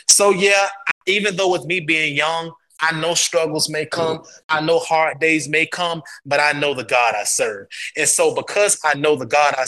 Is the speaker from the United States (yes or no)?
no; North Macedonia; Remember how I mentioned that, you know, I grew up in Macedonia.